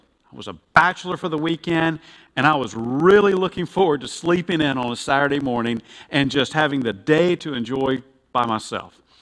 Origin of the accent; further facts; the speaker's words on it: Macon, Georgia, United States; And so growing up in Macon, I had experienced that before.